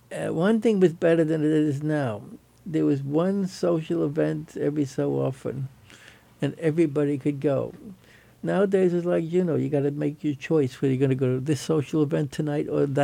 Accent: New York City, New York, United States; now in Alaska, United States; Born and raised in the Bronx, went to school there, right through college.

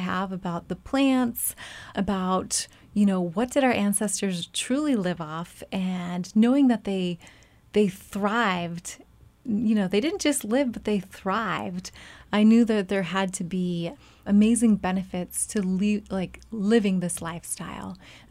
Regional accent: Yakutat, Alaska, United States; now in Sitka, United States; You know, I grew up in Yakutat, but I live here in Sitka. I'm Tlingit.

